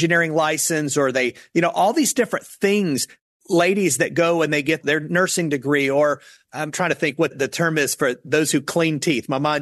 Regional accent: Charleston, South Carolina, United States; moved away as an adult; 9 years ago when we moved out here to North Carolina, my wife and I were both from the city. We grew up in Charleston, South Carolina.

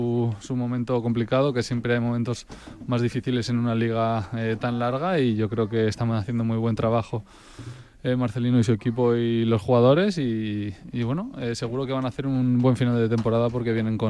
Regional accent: Spain; como deportista y como tenista español, pues jugar aquí nos hace dar un plus

